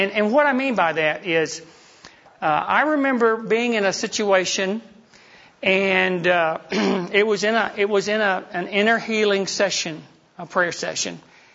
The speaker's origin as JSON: {"language": "English", "region": "Georgia", "country": "United States", "said": "And what's interesting, y'all, I'm from Georgia. Anybody know what the plural of y'all is? All y'all."}